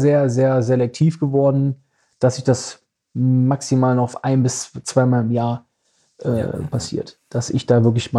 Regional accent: Düsseldorf, North Rhine-Westphalia, Germany; im Benrath. Dann sind wir in den Benrather Ballon reingegangen, da, wo ich aufgewachsen bin.

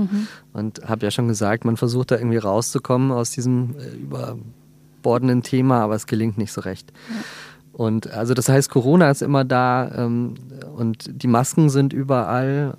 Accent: Munich, Bavaria, Germany; bin Münchner Kindl, komme aus dem Glockenbachviertel ursprünglich. Jetzt hat es mich ein bisschen anders verschlagen in der Stadt. Bin mittlerweile jetzt stolze 39.

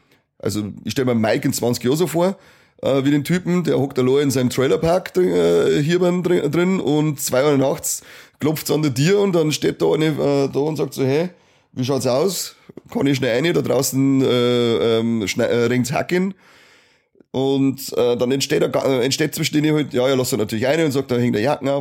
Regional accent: Bavaria, Germany; Ich komme aus Oberbayern, da ist es anders.

